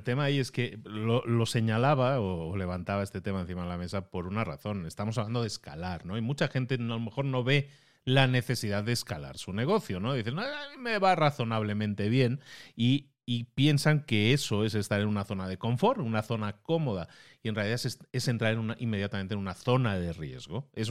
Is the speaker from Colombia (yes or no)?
no; Barcelona, Catalonia, Spain; Entonces, en Barcelona, de donde yo soy, dicen, ya, entonces ya eres un pancha contenta, ¿no?